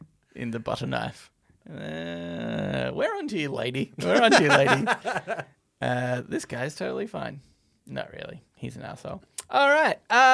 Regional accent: Australia; if somebody asked me what makes me proud about being Australian, I say Nicole Kidman's looks.

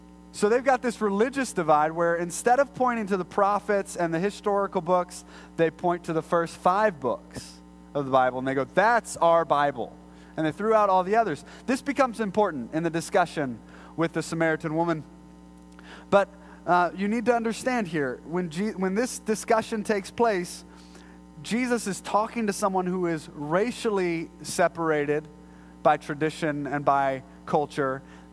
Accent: Brazoria, Texas, United States; I'm from Brazoria. Is that down there by Harlingen? No, it's not by Harlingen. It's south of Houston.

